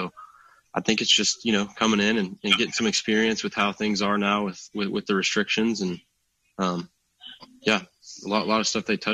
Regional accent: Knoxville, Tennessee, United States; So I'm from Knoxville.

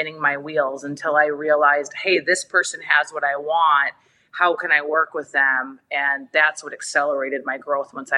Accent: Minnesota, United States; I'm from the Midwest. So I'm from Minnesota, and I was raised by a single mom, the youngest of three, and lots of hardship growing up.

